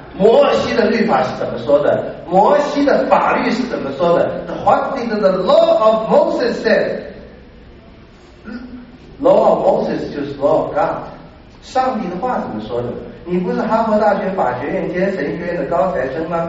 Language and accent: Chinese; Taiwan; born there; 我是1949出生的，我是在台湾生的。